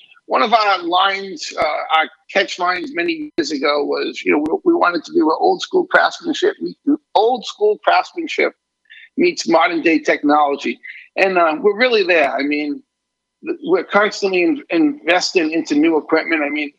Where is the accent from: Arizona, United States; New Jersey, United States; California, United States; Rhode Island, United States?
Rhode Island, United States; Portsmouth; But I'm originally from Portsmouth. So I grew up in Portsmouth.